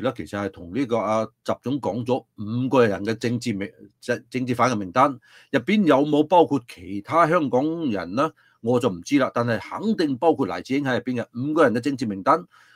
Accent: United States; 我自己作為美國人咧，我係感恩嘅

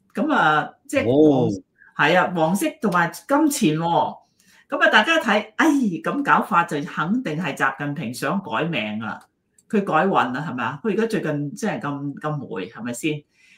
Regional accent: China; 即係紅色冇錯嘅，即係我哋中國人都喜慶嘅，都係用紅色，但係唔係紅到咁樣嘅地步。真係紅到係乜嘢都係紅，冇咁樣做法嘅。喺中國，我哋即係過年都會有啲嘢紅色

